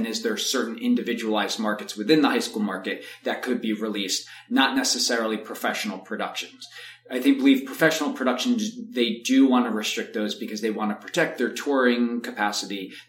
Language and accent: English; New York, United States; And then I decided I'm from New York to come back to New York.